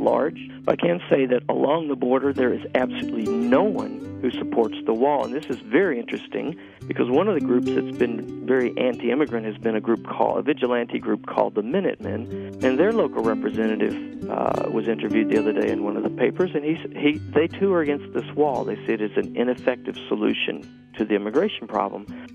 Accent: United States; we want, I should say, since I'm an American, we want our security

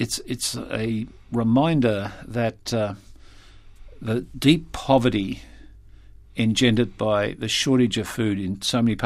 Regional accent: Australia; I'm a farmer from Australia before becoming Deputy Prime Minister

